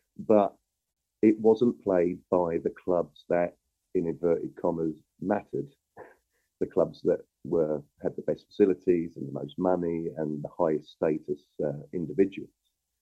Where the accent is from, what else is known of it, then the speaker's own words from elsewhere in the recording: Guildford, South East England, United Kingdom; towns, such as my hometown of Guildford